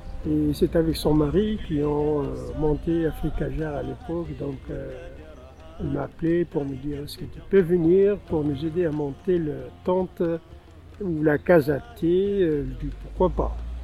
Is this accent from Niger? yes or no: yes; Niger; Oui, je viens du nord du Niger, dans le Sahel, exactement, où sont mes parents encore nomades.